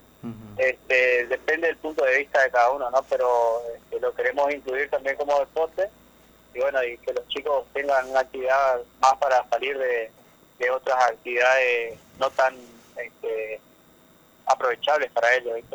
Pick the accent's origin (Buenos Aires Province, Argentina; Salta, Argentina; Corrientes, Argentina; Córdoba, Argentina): Corrientes, Argentina; Claro, sí, yo soy de Corrientes Capital, soy un referente de esta zona.